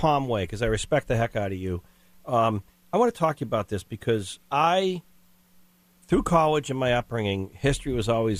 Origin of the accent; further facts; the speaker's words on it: Swampscott, Massachusetts, United States; mostly because of friends of mine where I grew up in Swampscott.